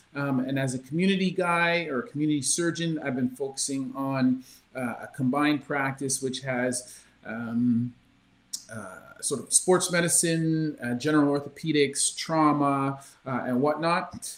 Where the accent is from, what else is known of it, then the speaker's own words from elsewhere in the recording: Canada; So I'm a Canadian, a first-generation Canadian, but my parents are Jamaican heritage. Right. And when I grew up, we had nothing. My parents were factory workers.